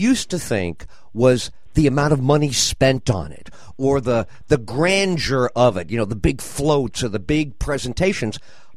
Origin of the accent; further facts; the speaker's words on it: New York, United States; I come from New York.